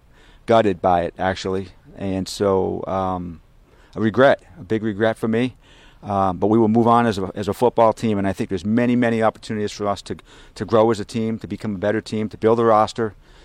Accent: Massachusetts, United States; I'm from Massachusetts, right down the street.

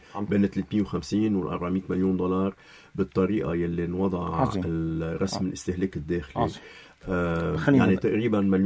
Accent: Lebanon; نحن كلبنانيه

